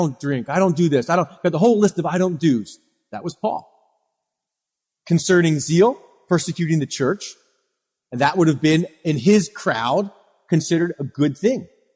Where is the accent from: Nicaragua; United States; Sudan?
United States; born there; I was born in America and I was baptized as an infant.